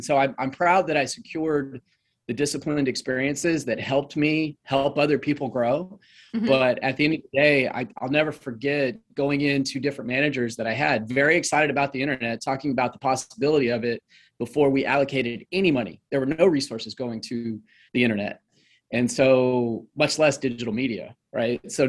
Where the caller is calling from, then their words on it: Houston, Texas, United States; Houston, Texas.